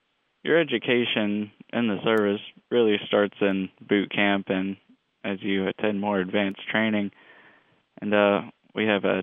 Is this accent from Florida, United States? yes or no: no; Roswell, Georgia, United States; in Roswell at the North Fulton Regional Medical Center. I lived in Cumming, Georgia, till I was about 3, I believe. Then I moved to Forsyth, outside Gainesville, around that time.